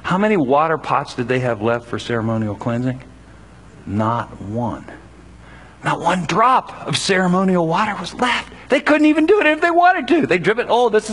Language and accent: English; United States; A lot of us growing up in America, we've gone through a lot of rituals.